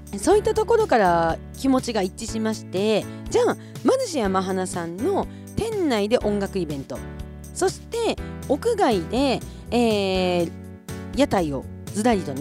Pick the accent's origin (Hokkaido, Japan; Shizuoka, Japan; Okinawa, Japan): Hokkaido, Japan; Kushiro; 私はですね北海道の釧路出身ということで梅雨って呼ばれる梅雨がない環境だったんですよ。ただ釧路はね霧の町と言われておりまして、